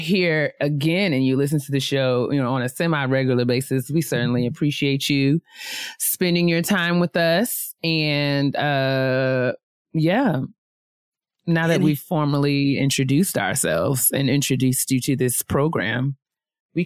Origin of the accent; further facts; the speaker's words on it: White Plains, New York, United States; I'm from White Plains, New York.